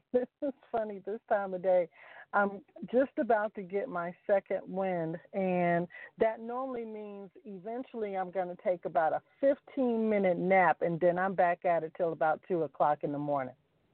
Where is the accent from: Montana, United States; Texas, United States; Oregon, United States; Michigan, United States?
Michigan, United States; Mount Clemens; Mount Clemens, Michigan, which is about 20 minutes away from Detroit. So I always tell people that I'm from Motown